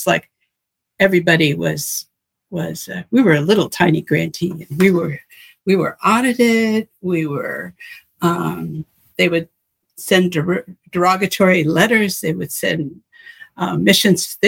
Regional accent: United States; I mean, I'm an American

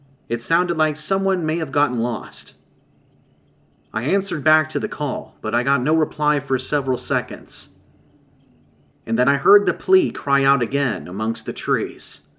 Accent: Michigan, United States; I'm born and raised in Michigan, and I love the outdoors

